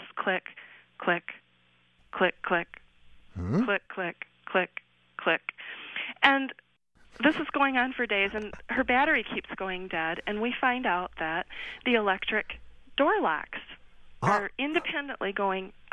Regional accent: Michigan, United States; I'm really from Michigan.

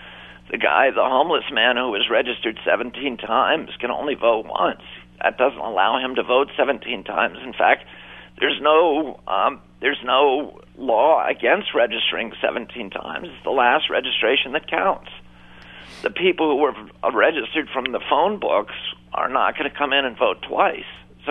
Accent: Virginia, United States; I was raised in Virginia

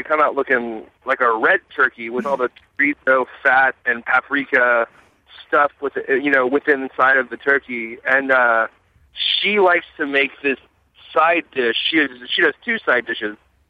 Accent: Texas, United States; she's a native New Orleanian, I'm from Texas

